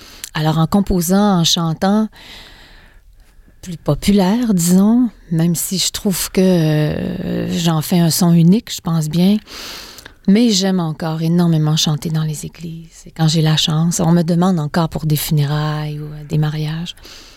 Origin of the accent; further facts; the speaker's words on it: Quebec, Canada; Tu sais, je viens du Saguenay, alors on a tous un peu ce sens dramatique